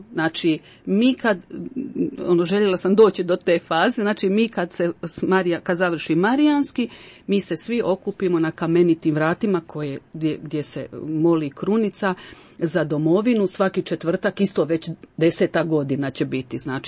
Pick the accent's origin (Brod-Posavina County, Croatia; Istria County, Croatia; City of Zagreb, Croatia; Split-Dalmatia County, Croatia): Split-Dalmatia County, Croatia; Imotski; ja sam bila jedina iz Imotskog